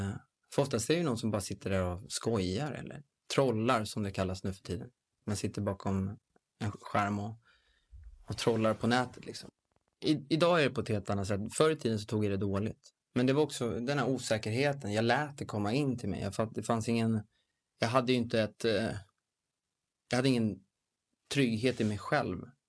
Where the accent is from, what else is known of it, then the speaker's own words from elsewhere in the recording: Stockholm, Stockholm County, Sweden; Jag är uppväxt på Södermalm.